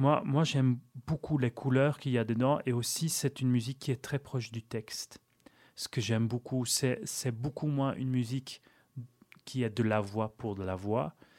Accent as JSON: {"language": "French", "region": "Flanders", "country": "Belgium", "said": "pour moi, vu que je suis flamand aussi."}